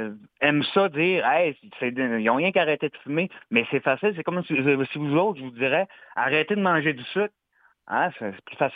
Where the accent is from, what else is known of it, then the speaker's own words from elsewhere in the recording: Jonquière, Quebec, Canada; Oui, du Saguenay, oui. Il vient de la baie, moi, je viens de Jonquière.